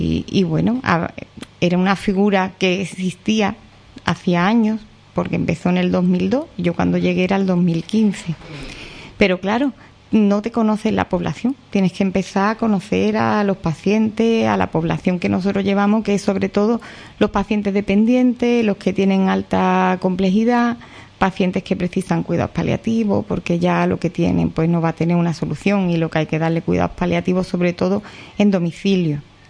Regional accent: Villamartín, Andalusia, Spain; Yo soy de Villamartín.

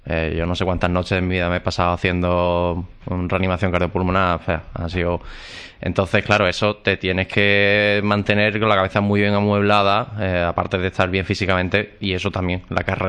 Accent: Andalusia, Spain; mi forma de ser andaluz, a pesar de que estoy todo el día viajando por el mundo cada vez que puedo, siento que esta es mi tierra y por eso he decidido que también hace aquí mi vida.

